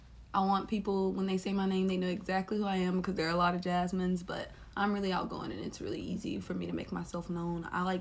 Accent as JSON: {"language": "English", "town": "Natchitoches", "region": "Louisiana", "country": "United States", "said": "because I'm from Natchitoches and I wanted to get away from home"}